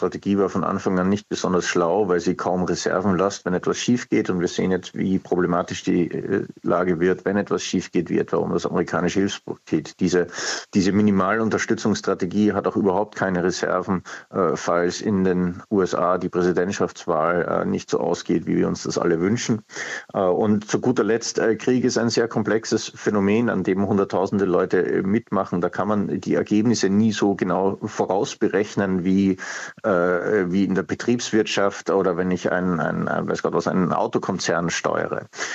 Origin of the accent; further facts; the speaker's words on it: Austria; ich bin ja Österreicher